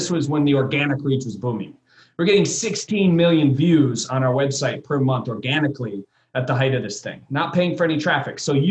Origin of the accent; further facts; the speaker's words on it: Michigan, United States; Growing up in Michigan, my mom has been a janitor my whole life and my dad was a truck driver.